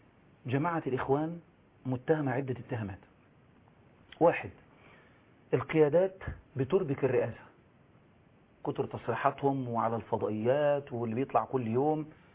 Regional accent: Egypt; احنا كمصريين لسنا مؤدلجين لا ننتمي الى جماعات الاحزاب

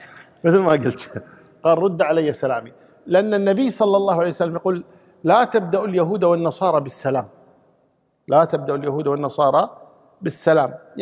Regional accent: Kuwait; عندنا في الكويت

